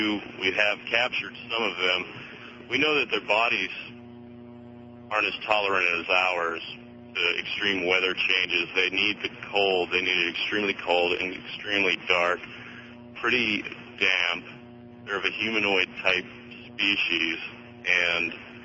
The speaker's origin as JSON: {"language": "English", "region": "South Dakota", "country": "United States", "said": "Yes, I'm from South Dakota, actually."}